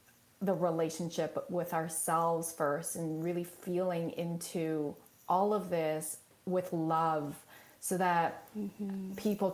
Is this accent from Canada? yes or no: yes; Canada; I identify more as a Canadian.